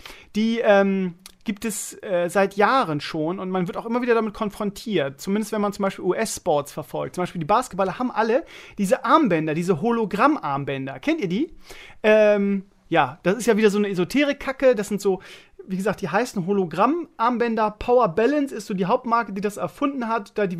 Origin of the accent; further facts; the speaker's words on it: Bremen, Germany; Ich als Bremer natürlich Fischbrötchen am Stall